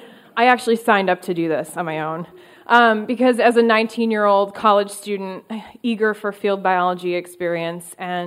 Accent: New York, United States; And so, mind you, Alexis is from Michigan, and I am from New York, neither of which have grizzly bear populations.

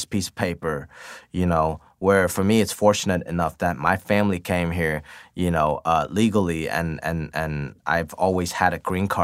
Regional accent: United States; But for me, growing up in America, I chose to pursue my dreams a little more.

